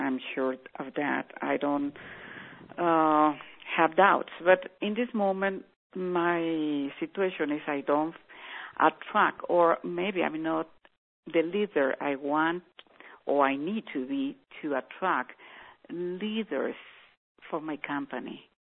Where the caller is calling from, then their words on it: Mexico; Hi, Jack. … I'm calling from Mexico.